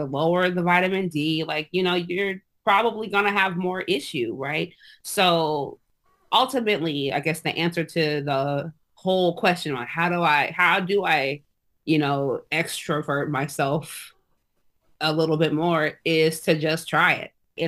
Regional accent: Seattle, Washington, United States; Sometimes I'm like, for better or for worse, I'm from Seattle.

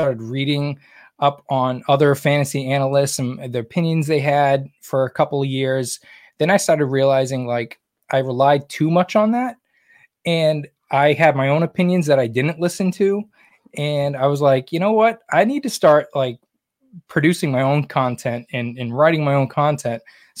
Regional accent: New England, United States; You know, I'm from New England, so I'm a huge Red Sox fan.

